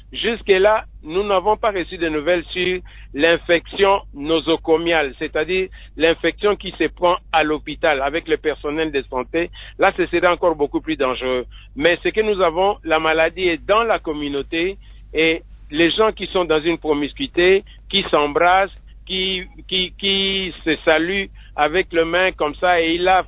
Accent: DR Congo; Vous savez, nous sommes Africains, nous sommes Congolais.

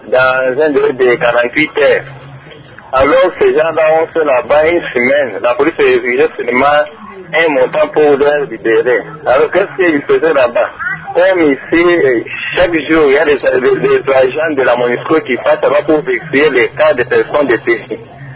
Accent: Kamina, Haut-Lomami, DR Congo; J'ai un cas que j'ai vécu ici, chez moi, à Kamina.

